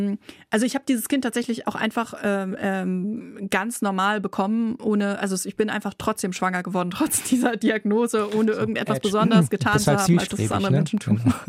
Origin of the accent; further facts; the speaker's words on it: Bremen, Germany; Ich bin extra von Berlin nach Bremen gezogen. Ich bin zwar Bremerin, habe aber in Berlin studiert. Bin wieder zurückgekommen